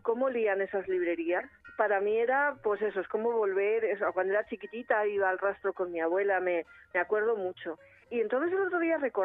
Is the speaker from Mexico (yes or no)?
no; Madrid, Community of Madrid, Spain; Todos los que somos de Madrid